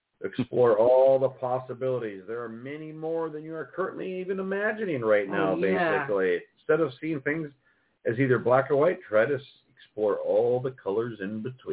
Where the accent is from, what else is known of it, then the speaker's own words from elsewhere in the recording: Minnesota, United States; I don't want to offend anybody, but we're from Minnesota.